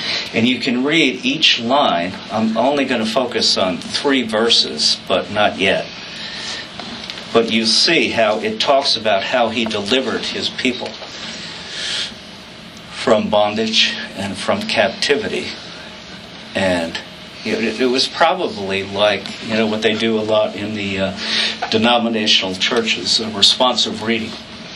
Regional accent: Blooming Grove, New York, United States; I grew up in Blooming Grove

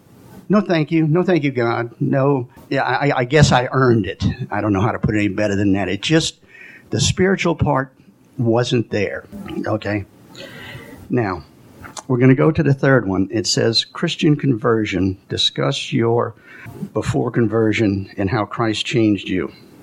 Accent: Irving, Texas, United States; born there; I was born in 1951 in Irving, Texas. I was one of six kids.

